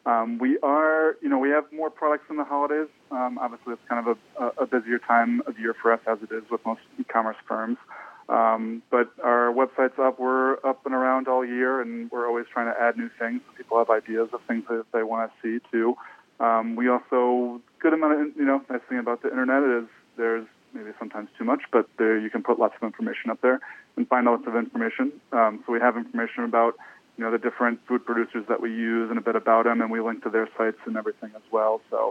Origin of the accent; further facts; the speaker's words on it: Pennsylvania, United States; moved away as an adult; also born or lived in Michigan; now in Alaska, United States; I grew up in Southeast Pennsylvania and Central Michigan.